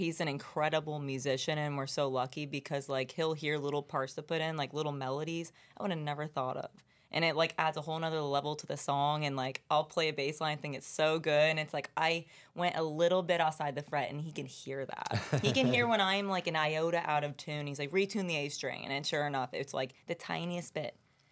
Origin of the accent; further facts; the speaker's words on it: Florida, United States; Well, we're from Florida, so.